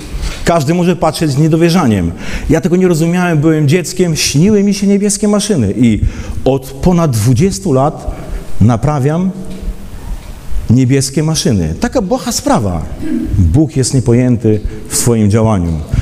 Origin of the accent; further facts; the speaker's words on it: eastern Poland, Poland; Ja urodziłem się na wsi, na wschodzie Polski.